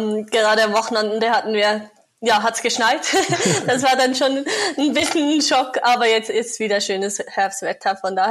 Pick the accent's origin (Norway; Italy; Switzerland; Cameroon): Switzerland; Zurich; Ja, ich bin in Zürich aufgewachsen.